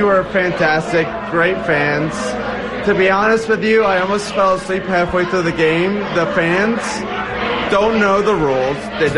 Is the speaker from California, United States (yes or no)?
no; Atlanta, Georgia, United States; No, I grew up in Atlanta, and we could not hold a.